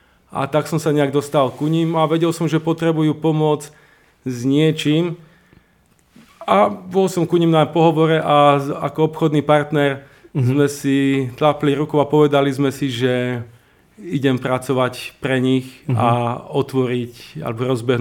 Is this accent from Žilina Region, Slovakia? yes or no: yes; Martin, Žilina Region, Slovakia; pochádzam z Martina a posledných 15-20 rokov sa venujem dosť gastronómii